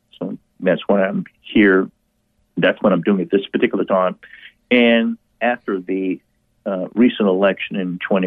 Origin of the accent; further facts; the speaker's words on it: Callao, Virginia, United States; I grew up in Callao, Virginia, which is in the Northern Neck area of Virginia, which is like the Third Peninsula, at the tip of the Third Peninsula.